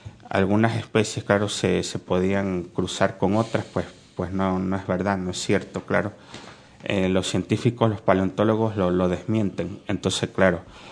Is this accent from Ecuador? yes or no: yes; Ecuador; En las Islas Galápagos, que está en mi país, hay iguanas marinas